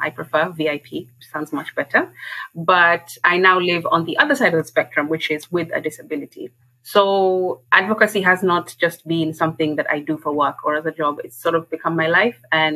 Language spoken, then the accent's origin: English; Kenya; I'm from Kenya, first of all.